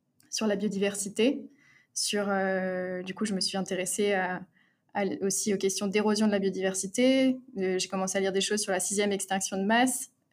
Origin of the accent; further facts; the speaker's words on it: Auvergne-Rhône-Alpes, France; moi, je suis née et j'ai grandi en Haute-Savoie.